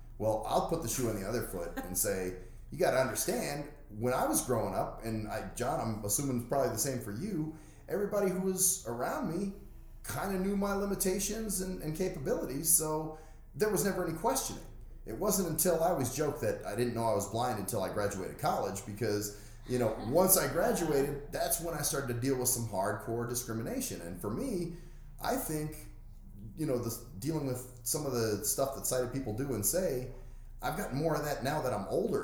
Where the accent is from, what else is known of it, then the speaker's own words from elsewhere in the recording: Las Vegas, Nevada, United States; born there; Well, for me, I've been blind since birth, and I was born here in Las Vegas.